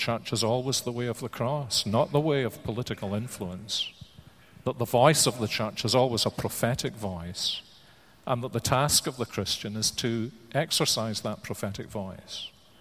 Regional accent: Scotland, United Kingdom; I am as nationalist a Scot as probably most Americans in this room are nationalist Americans.

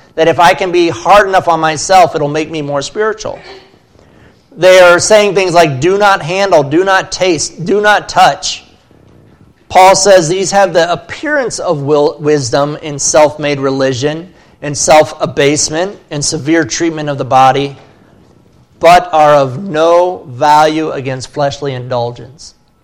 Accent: Pennsylvania, United States; So I grew up in Pennsylvania, but I've never been to Gettysburg.

